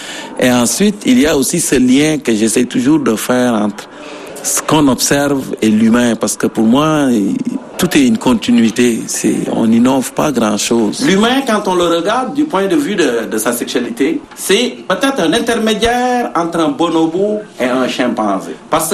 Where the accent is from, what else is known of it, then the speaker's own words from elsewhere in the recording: Senegal; Moi, je suis originaire du centre du Sénégal, d'une famille d'agriculteurs.